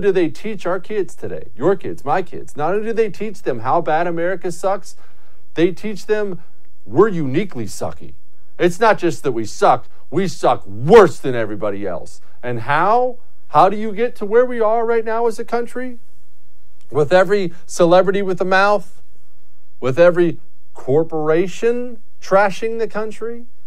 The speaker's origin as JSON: {"language": "English", "country": "United States", "said": "That's so embarrassing as a grown man, as a football coach, as a leader of men, as an American, as anything."}